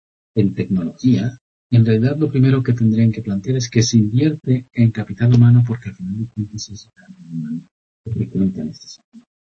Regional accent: Mexico; a ver, yo soy de México.

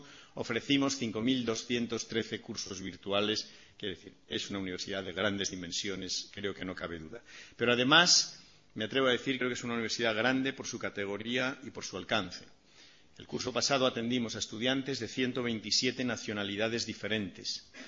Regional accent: Community of Madrid, Spain; also born or lived in Aragon; yo soy nieto de dos abuelos aragoneses y entonces, pues, aunque yo soy madrileño, tengo unas raíces muy cercanas con esta tierra y cada vez que vengo a Aragón, pues me siento. He vivido aquí muchas partes de mi infancia

